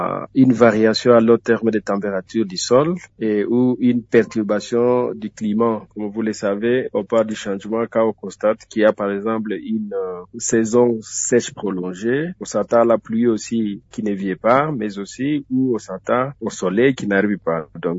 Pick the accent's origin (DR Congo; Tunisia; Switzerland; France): DR Congo; nous sommes chez nous en République démocratique du Congo.